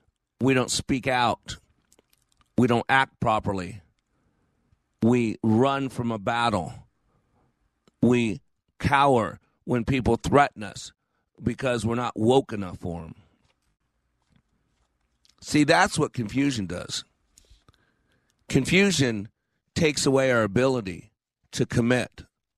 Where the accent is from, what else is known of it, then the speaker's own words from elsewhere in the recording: Texas, United States; However, I'm a Texan.